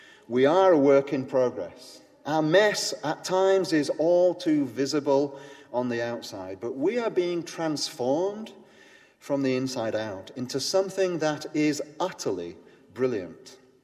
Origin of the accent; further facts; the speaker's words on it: England, United Kingdom; because I'm English